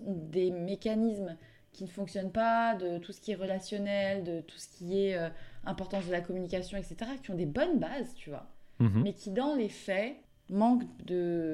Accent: south of France, France; moi je viens du sud de la France

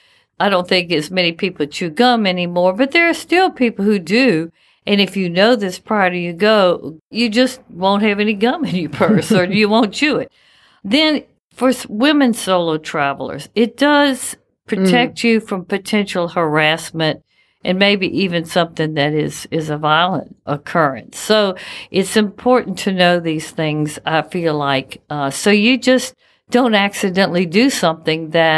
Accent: Louisiana, United States; I'm from Louisiana, and when I go to Houston or Las Vegas or LA or anywhere different, the culture there is different from what I'm used to in Louisiana.

